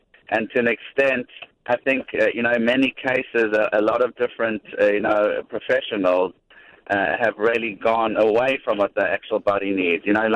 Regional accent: South Africa; now in New York, United States; South Africa originally.

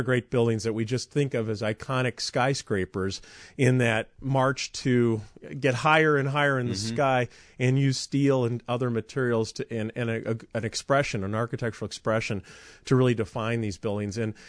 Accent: Chicago, Illinois, United States; I remember the concerns about the Hancock Building as a kid growing up in Chicago in the shadow of it.

